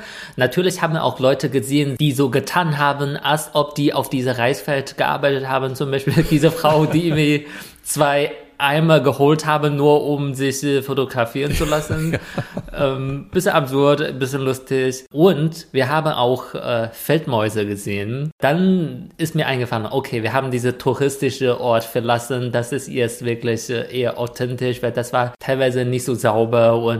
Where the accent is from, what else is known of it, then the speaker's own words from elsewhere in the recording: North China, China; German is a second language; weil ich komme aus Nordchina, ich kenne nur Weizenfelder